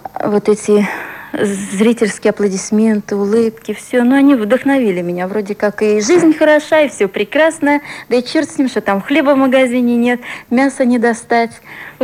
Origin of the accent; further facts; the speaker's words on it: Orenburg Oblast, Russia; С Оренбургской области.